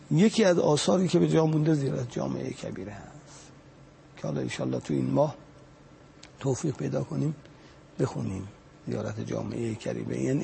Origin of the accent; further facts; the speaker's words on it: Mashhad, Razavi Khorasan, Iran; ما مشهدیم